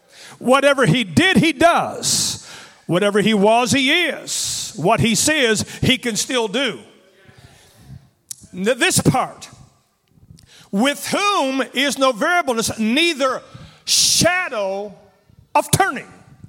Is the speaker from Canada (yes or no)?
yes; Canada; but I'm a Canadian and I can't.